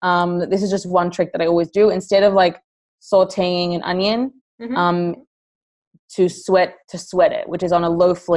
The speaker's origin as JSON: {"language": "English", "country": "Australia", "tie": "born or raised there", "lives_now": "United States", "said": "I think Australia has such amazing produce. Way better than what I find here in America."}